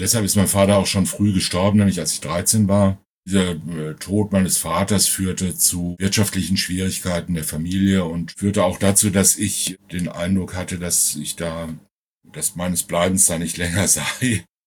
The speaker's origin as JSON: {"language": "German", "region": "North Rhine-Westphalia", "country": "Germany", "tie": "born there", "said": "Ich bin im Sauerland geboren worden, 1953."}